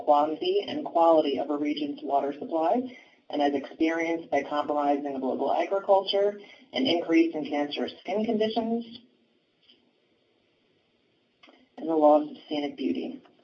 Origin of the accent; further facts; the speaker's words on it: United States; I must tell you that as an American, and therefore a citizen of the First Nation